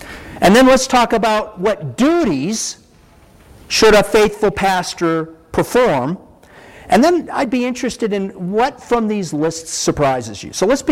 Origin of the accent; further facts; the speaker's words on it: Lansing, Michigan, United States; I grew up in just outside of Lansing, Michigan.